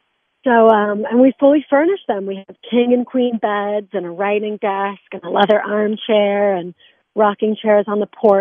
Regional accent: Connecticut, United States; I grew up in Connecticut. My parents are Italian and British, and they actually met in the States.

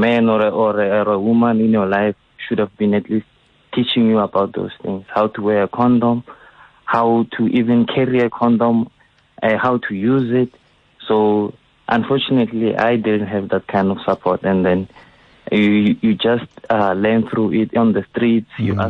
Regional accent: Soshanguve, Gauteng, South Africa; I'm from Soshanguve in Pretoria. I remember when I was I'm 25 years old now

